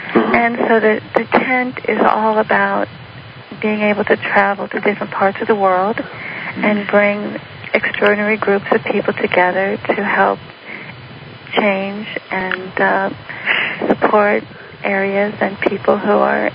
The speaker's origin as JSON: {"language": "English", "region": "New York", "country": "United States", "said": "I love New York. I'm from New York. And it's always very exciting to come back home."}